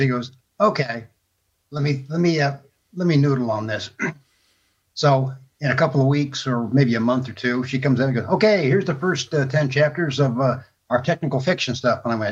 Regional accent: Austin, Texas, United States; born there; also born or lived in Germany; So I was born in Austin. We spent time in several different countries. And the last 3 years before we moved back to the States, we were in a place in Germany that had no TV.

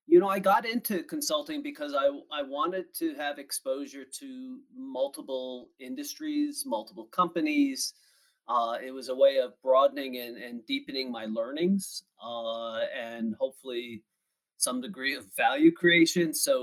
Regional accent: Northeast, United States; And part of that's probably growing up in the Northeast.

